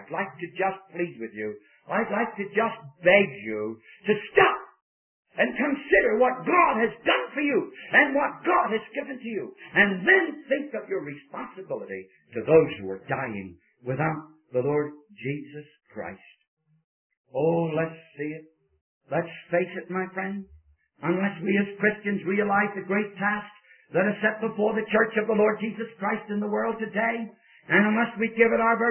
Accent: New York City, New York, United States; I can't go to the place where I was raised in New York City without standing in the corner

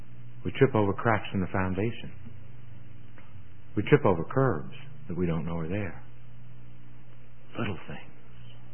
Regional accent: New York City, New York, United States; You know, I grew up in around New York City. Spent most of my life there.

